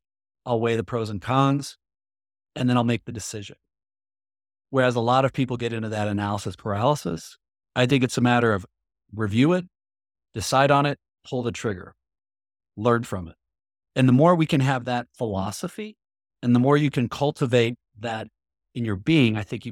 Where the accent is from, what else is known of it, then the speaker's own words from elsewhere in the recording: Midwest, United States; I grew up in the Midwest, the idea like the Midwest martyr syndrome